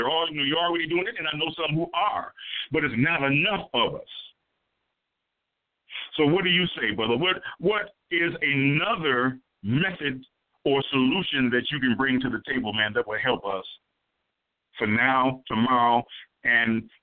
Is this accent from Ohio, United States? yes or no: no; Flint, Michigan, United States; I've done that throughout my time here in my hometown of Flint, Michigan.